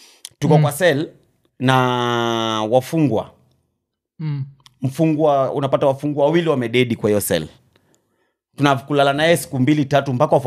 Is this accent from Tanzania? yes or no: no; Kibera, Nairobi, Kenya; now in Ngong, Kenya; But sasa nilikuwa nishahamia upande wa Ngong. Nimegrow ya Kibich, nimelelewa Kibich. Hiyo Kibich ndio ilikuwa mtaa.